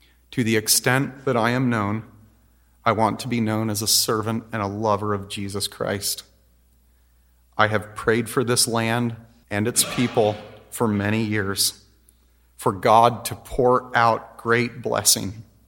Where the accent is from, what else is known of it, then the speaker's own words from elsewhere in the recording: Pennsylvania, United States; lives very close to where I grew up in Pennsylvania.